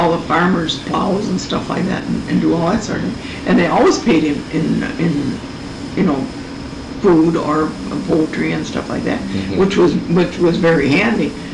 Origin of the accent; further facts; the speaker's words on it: Flat Rock, United States; And so it was interesting growing up in Flat Rock.